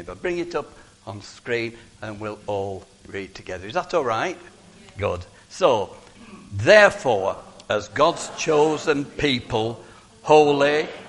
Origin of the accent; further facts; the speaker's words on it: Nelson, North West England, United Kingdom; Now, I'm a Lancashire lad. I come from Nelson, so I am a Lancashire lad.